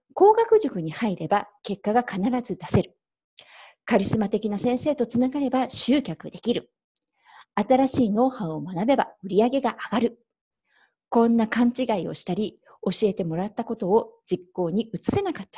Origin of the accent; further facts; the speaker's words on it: Nagoya, Aichi, Japan; 私は愛知県名古屋市出身、1965年7月生まれ、この音声を録音している2020年8月現在で55歳になります。